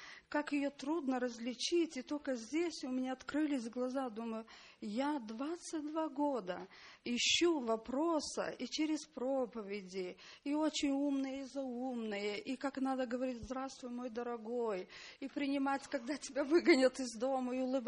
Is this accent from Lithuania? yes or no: yes; Trakai, Vilnius County, Lithuania; из Литвы, Стракай.